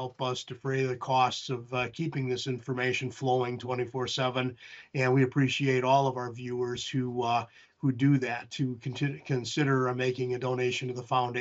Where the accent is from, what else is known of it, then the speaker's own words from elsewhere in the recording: Wisconsin, United States; a major storm that blew through the Midwest, the upper Midwest, including my home state of Wisconsin